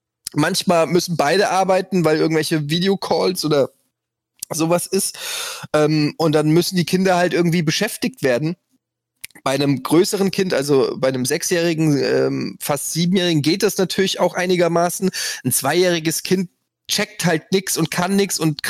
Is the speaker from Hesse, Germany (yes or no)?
yes; Frankfurt, Hesse, Germany; bei uns in Frankfurt gab es den Holzhausenpark, da habe ich in der Nähe gewohnt.